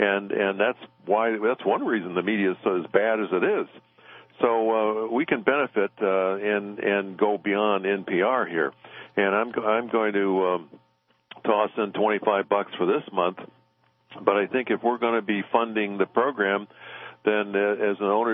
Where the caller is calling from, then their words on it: Seattle, Washington, United States; Yeah, …, I'm cold calling from Seattle